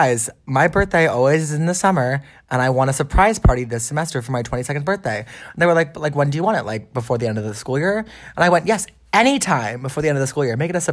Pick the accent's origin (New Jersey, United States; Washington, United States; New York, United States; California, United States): New Jersey, United States; I'm from Jersey.